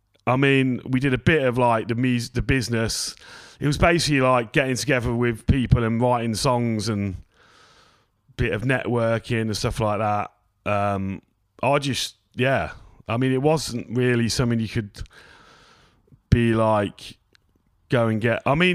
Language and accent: English; Northampton, East Midlands, United Kingdom; I mean, yeah, I'm from Northampton.